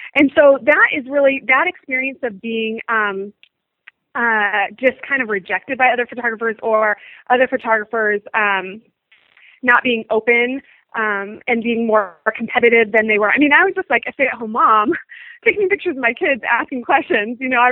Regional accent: Texas, United States; I don't know if a man knew I was from Texas, but I was not local to him.

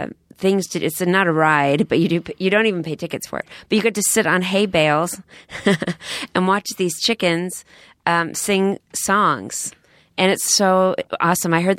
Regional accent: Texas, United States; Well, macaroons, well, I'm from Texas too

